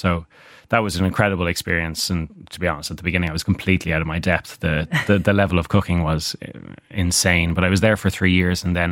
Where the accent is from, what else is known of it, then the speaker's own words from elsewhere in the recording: Dublin, Leinster, Ireland; moved away; I grew up in Dublin originally to an Irish-speaking family. My family are originally from Connemara.